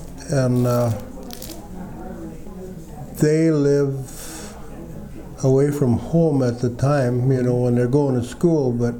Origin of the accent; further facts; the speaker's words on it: Minnesota, United States; I was born in 1939 on October 7th, 1939, in Swift County, born at home to my mother, who was a 39-year-old gal at the time.